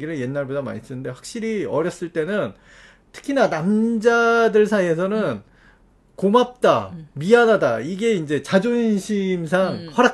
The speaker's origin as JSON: {"language": "Korean", "country": "South Korea", "said": "이거는 아무래도 저는 한국 사람적인 개념이니까"}